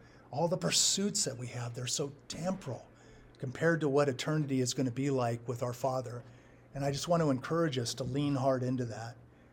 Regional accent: San Diego, California, United States; But I grew up in California, and we did earthquake drills.

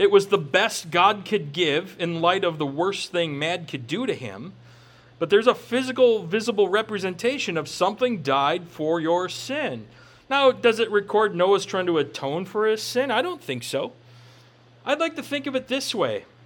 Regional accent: Minnesota, United States; I grew up in Minnesota along the Mississippi River.

